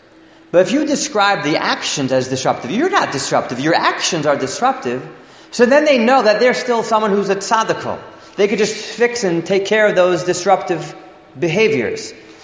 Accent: Teaneck, New Jersey, United States; Growing up in Teaneck, I know Rabbi Jacobowitz and Mrs. Jacobowitz heard this before

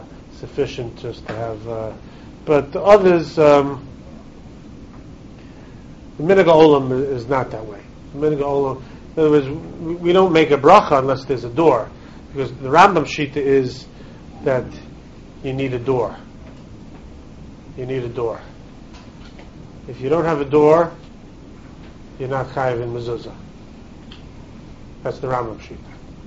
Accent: Brighton Beach, New York, United States; I remember as a little kid, I grew up in Brighton Beach. This is where I grew up as a little kid. And then we moved to Flatbush. 1969, he moved to Flatbush.

